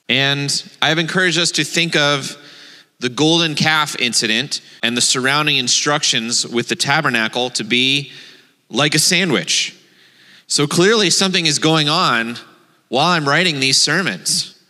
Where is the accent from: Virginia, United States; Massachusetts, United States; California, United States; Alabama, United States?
Virginia, United States; Richmond; Now, you know, I'm from Richmond, born and raised, and even though there are about 10,000 Jews in the greater Richmond area